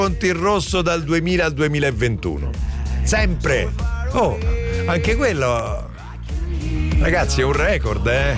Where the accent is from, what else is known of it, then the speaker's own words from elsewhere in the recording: Bevagna, Umbria, Italy; al mio paese a Bevagna c'è una festa